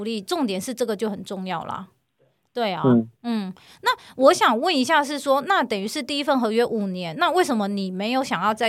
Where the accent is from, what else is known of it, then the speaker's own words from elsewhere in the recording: Tainan, Taiwan; 我跟你讲，身为台南人，我非常讨厌炸的肉丸。